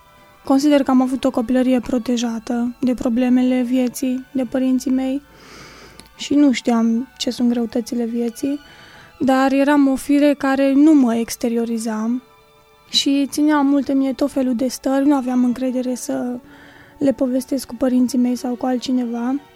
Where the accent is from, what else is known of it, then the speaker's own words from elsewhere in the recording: Zalău, Sălaj County, Romania; am aproape 24 de ani și sunt din Zalău.